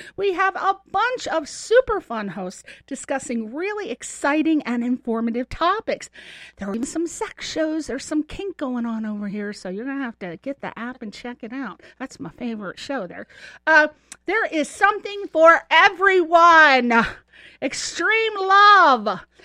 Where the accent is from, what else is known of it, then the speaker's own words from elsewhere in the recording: Ireland; I'm Irish.